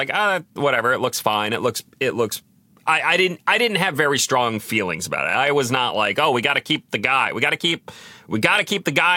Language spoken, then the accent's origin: English; Virginia, United States; also born or lived in Arkansas / Florida; I was born in Arkansas, spent time in Florida and Virginia, spent most of my time in Virginia growing up.